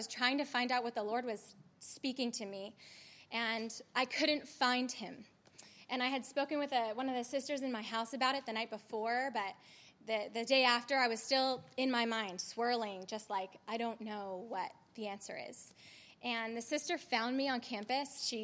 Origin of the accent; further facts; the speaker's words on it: New York City, New York, United States; I grew up in New York City